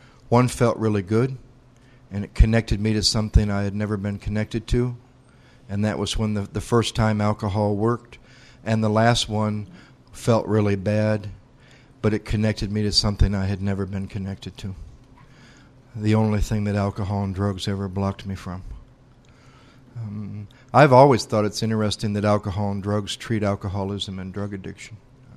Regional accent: Battle Creek, Michigan, United States; I grew up in Battle Creek, Michigan, which is halfway between Detroit and Chicago, and that was kind of what I was like. I was a white guy who lived halfway between Detroit and Chicago, who wanted to be black.

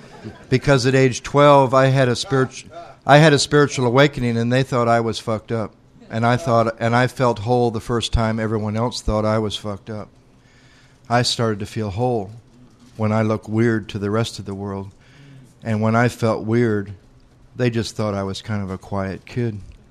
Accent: Battle Creek, Michigan, United States; I grew up in Battle Creek, Michigan, which is halfway between Detroit and Chicago, and that was kind of what I was like. I was a white guy who lived halfway between Detroit and Chicago, who wanted to be black.

